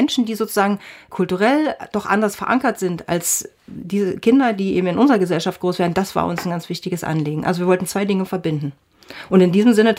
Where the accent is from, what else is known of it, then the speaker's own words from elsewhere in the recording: East Germany, Germany; Wir kommen beide aus dem Osten, wir sind beide in der DDR geboren